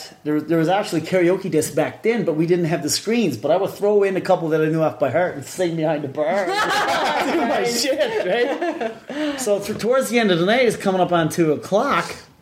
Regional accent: Glovertown, Newfoundland and Labrador, Canada; And I'm working down in my hometown of Glovertown.

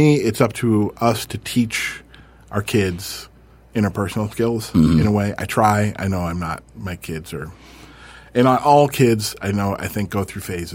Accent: Michigan, United States; because I grew up north in Michigan in rural Michigan, where it was literally, we'd go outside my house, there was farm fields and woods and stuff.

